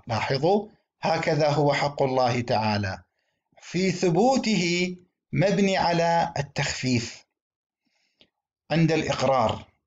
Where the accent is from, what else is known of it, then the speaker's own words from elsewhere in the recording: Iraq; accent: Iraqi; يعني كما نقول في لهجتنا العراقية، صارت من صدق